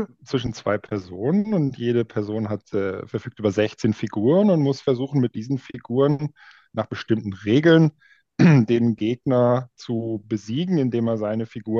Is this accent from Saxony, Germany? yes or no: no; North Rhine-Westphalia, Germany; now in Berlin, Germany; aus Münsterland, da wo ich herkomme.